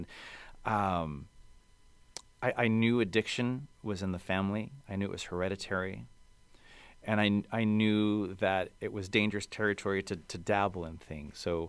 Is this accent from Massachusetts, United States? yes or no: yes; Worcester, Massachusetts, United States; I just had a release party and a book signing for Hey Kato in my hometown of Worcester